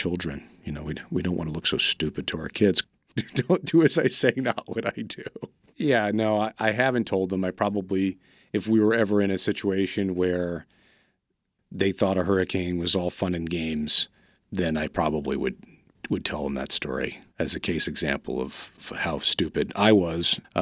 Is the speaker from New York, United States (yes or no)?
yes; New York, United States; Growing up in New York, when you heard about a hurricane coming, it was supposed to be fun and games.